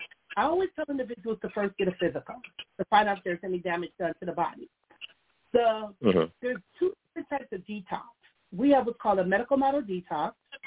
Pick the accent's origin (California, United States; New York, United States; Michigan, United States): California, United States; Compton; Growing up in Compton, money and stuff in Compton, but we were ghetto rich.